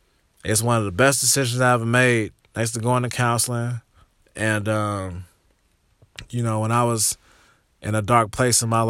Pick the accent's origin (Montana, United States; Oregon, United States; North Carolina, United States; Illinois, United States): Illinois, United States; I'm from Illinois. I'm from a little town in southern Illinois right across the river from St. Louis, Missouri.